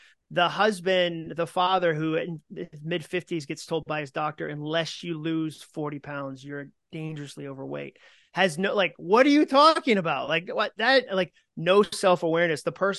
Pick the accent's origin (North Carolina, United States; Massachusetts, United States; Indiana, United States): Massachusetts, United States; I don't know if it's because I grew up in Mass and like where the winters are hard, dude